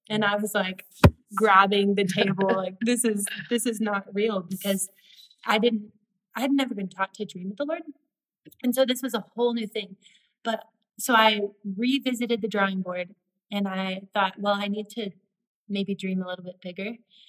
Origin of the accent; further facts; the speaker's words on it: Texas, United States; I am from Texas, and I grew up in the church.